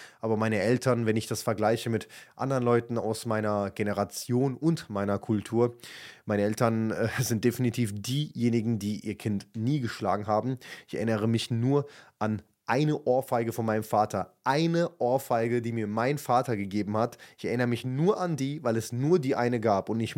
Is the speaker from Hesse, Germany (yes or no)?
yes; Viernheim, Hesse, Germany; ich komme aus Viernheim, das ist ein kleines Dorf mit vielleicht 30.000 Einwohnern in Hessen, genau neben Weinheim, das ist in Baden-Württemberg, und Heidelberg und Mannheim, also quasi zwischendrin.